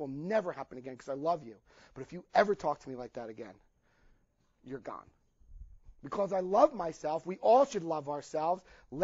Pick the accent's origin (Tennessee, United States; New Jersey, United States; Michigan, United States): New Jersey, United States; I had a New Jersey family. Well, we called it ball breaking. I lost a lot of my accent